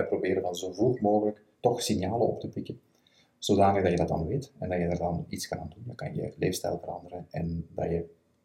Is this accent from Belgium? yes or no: yes; Belgium; Vooral actief in België, dus ik ben een Belg, voor degenen die dat nog niet zou weten.